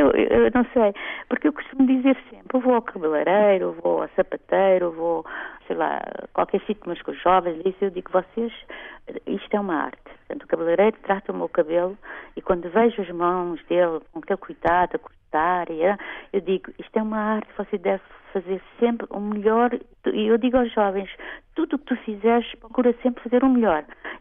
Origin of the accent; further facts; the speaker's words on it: Cape Verde; now in Portugal; eu estou aqui em Portugal, eu vim de Cabo Verde